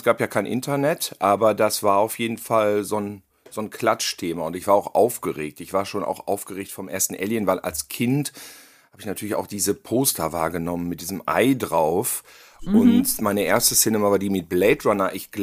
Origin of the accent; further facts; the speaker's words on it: Gütersloh, North Rhine-Westphalia, Germany; ich komme aus Gütersloh, wir hatten ja einen Militärflughafen und deswegen hatten wir englisches Fernsehen